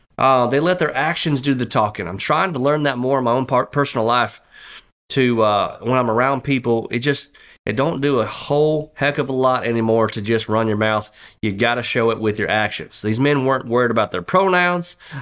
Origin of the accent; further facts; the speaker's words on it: Mississippi, United States; he was actually down here in my home state of Mississippi. God bless Mississippi.